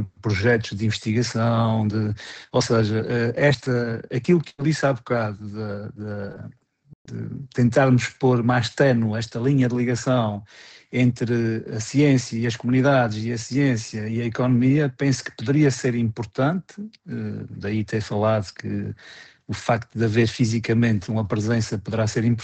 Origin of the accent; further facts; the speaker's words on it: Azores, Portugal; estamos excelentemente bem representados também, enquanto açorianos